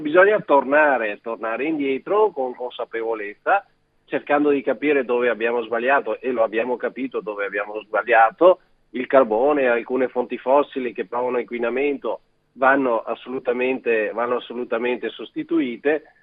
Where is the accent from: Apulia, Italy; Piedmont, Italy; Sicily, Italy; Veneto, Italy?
Veneto, Italy; se io sono del Veneto e sono un amante delle passeggiate in montagna